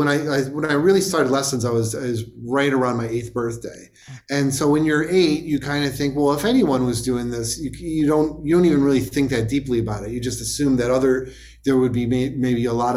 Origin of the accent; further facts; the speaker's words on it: Buffalo, New York, United States; My first one, of course … growing up in Buffalo.